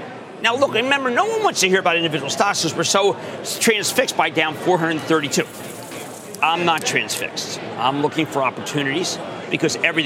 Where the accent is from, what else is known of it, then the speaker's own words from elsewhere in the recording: Philadelphia, Pennsylvania, United States; I'm from Philadelphia.